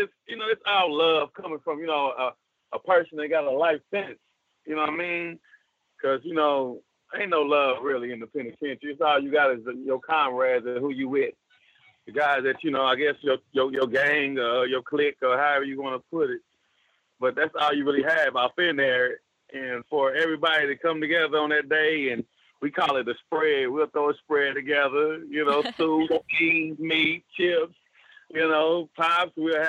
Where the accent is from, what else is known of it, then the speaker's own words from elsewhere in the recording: Oklahoma City, Oklahoma, United States; also born or lived in Clinton / Cushing; I was born in Oklahoma City, and I was raised back and forth from Oklahoma City to Clinton, Oklahoma. But, you know, I spent the majority of my time in Oklahoma City.